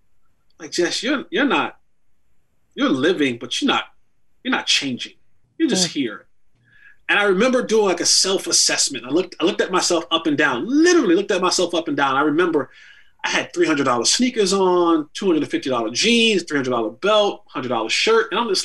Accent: Roselle, New Jersey, United States; I'm middle of three boys, born and raised in Roselle, New Jersey.

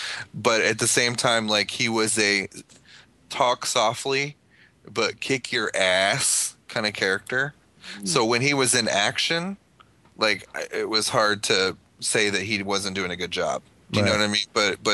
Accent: the South, United States; Let's just be as the Southerner of this group.

